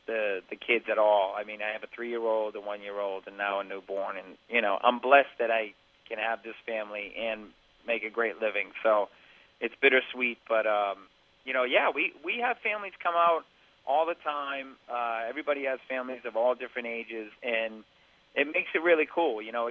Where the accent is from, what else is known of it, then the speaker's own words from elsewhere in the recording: Boston, Massachusetts, United States; he's from Pittsburgh, I'm from Boston.